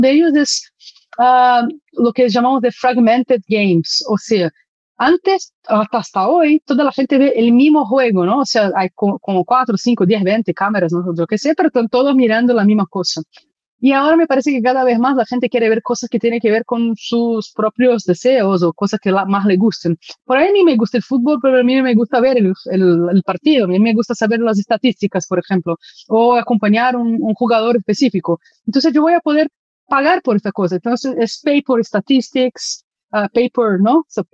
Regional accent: Brazil; Spanish is a second language; Perdón por mi español, bueno, soy de Brasil, hice un posgrado en Barcelona, pero hace unas vidas atrás

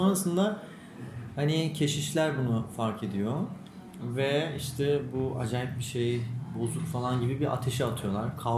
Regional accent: Ankara, Turkey; now in Eskişehir, Turkey; Sonrasında işte buraya geri dönüp Eskişehir'e, aslında Ankaralıyım ama burada okudum. Hani burada kaldım sonrasında.

